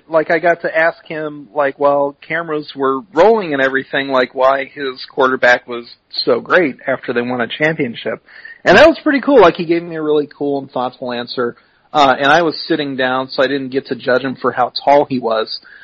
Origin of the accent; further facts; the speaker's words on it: Des Moines, Iowa, United States; because, you know, you don't really experience this growing up in Des Moines.